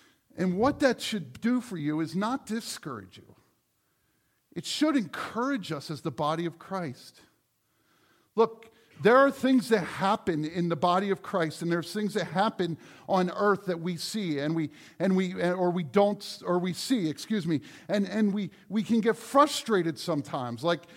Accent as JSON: {"language": "English", "region": "Pennsylvania", "country": "United States", "tie": "born or raised there", "said": "I grew up in York County, and I graduated from Dover"}